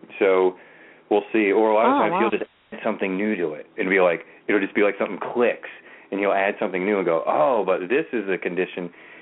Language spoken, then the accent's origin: English; Baltimore, Maryland, United States; I'm from Baltimore.